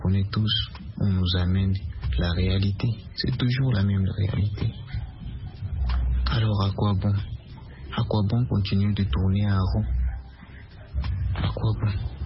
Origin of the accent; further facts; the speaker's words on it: Bukavu, South Kivu, DR Congo; Je suis congolais de l'Est, dans la province qui suit Kivu et la ville de Bukavu.